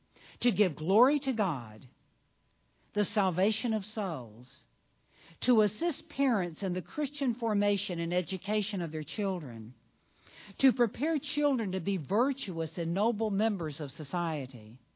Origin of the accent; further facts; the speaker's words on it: Jackson, Tennessee, United States; but my hometown of Jackson, Tennessee is now going to have a Catholic high school.